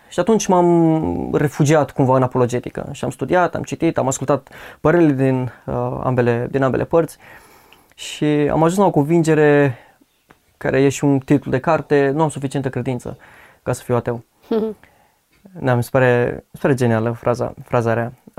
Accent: Oltenia, Romania; Da, mă prezint ca oltean, dar jumate sunt muntean, mama din Prahova.

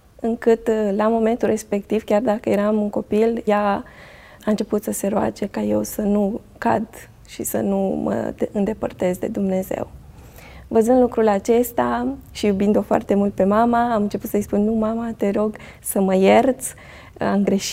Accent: Oravița, Caraș-Severin, Romania; orașul meu natal, județul Caraș-Severin, da, și practic am fost crescută de bunică, încă de la o vârstă fragedă până la 7 ani

